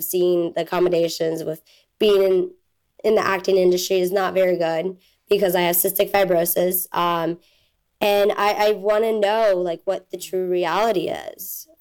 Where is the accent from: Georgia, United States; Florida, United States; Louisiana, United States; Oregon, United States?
Florida, United States; I am from Florida.